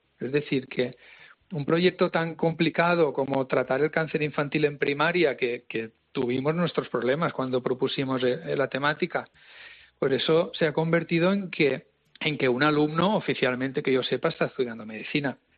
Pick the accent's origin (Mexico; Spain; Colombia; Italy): Spain; Cocentaina, Valencian Community; ayudamos a unos ancianos con Alzheimer de Cocentaina, de mi pueblo.